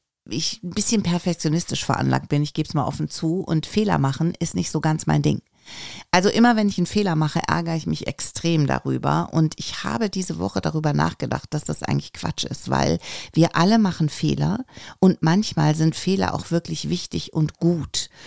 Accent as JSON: {"language": "German", "town": "Nettetal", "region": "North Rhine-Westphalia", "country": "Germany", "said": "nach Nettetal, wo ich herkomme."}